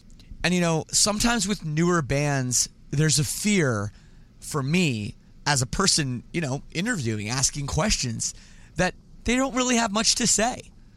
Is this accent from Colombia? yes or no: no; Toronto, Ontario, Canada; Like I'm from Toronto area